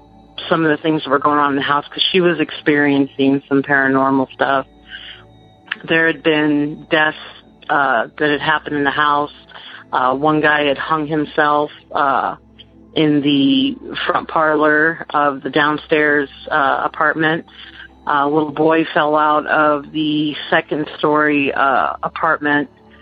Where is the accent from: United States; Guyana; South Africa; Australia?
United States; Dixon, California; now in Hampton, United States; I grew up in California, and I lived in this really small town called Dixon.